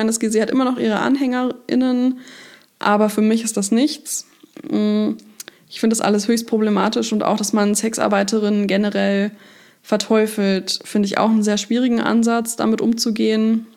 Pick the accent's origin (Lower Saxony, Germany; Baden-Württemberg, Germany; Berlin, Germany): Lower Saxony, Germany; Hanover; Und es halt auch in Hannover passiert, das ist also meine Heimatstadt, in der ich jetzt auch wieder lebe.